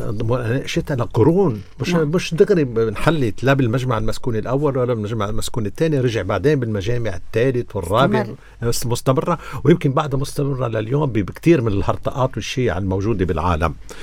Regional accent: Lebanon; نحن لبنانية

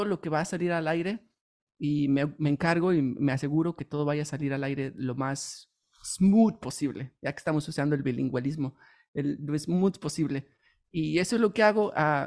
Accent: Oaxaca, Mexico; moved away as an adult; now in United States; Soy originario de México, de la ciudad de Oaxaca, México. Tengo solamente 8 años y medio viviendo en los Estados Unidos. Vine aquí por cuestiones de estudiar. Vine a estudiar y me quedé por ya 8 años y medio.

